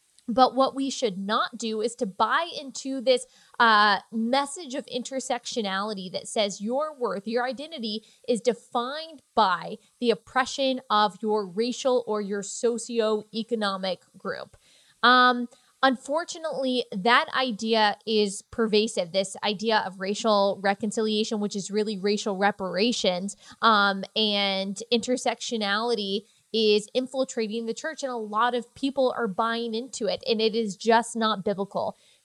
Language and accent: English; Texas, United States; I'm a Christian and I'm white. And oh, dang it, I'm a Republican. I'm from Texas.